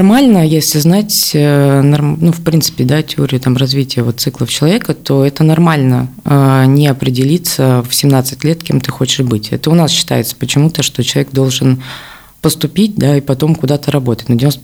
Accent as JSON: {"language": "Russian", "town": "Nizhnevartovsk", "region": "Khanty-Mansi Autonomous Okrug", "country": "Russia", "tie": "born there", "lives_now": "Kaliningrad, Russia", "said": "Ну, я родилась в Нижневартовске. А второй раз в Калининград я попала в 2015 году."}